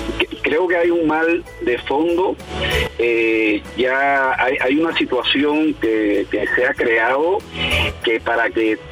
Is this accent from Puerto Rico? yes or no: no; Cuba; moved away as an adult; soy cubano.